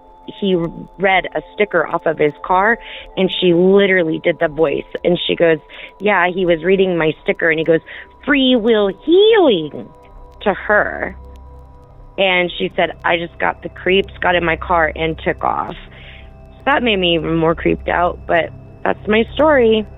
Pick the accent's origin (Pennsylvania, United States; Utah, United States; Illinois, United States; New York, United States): Utah, United States; St. George; I am from St. George, Utah.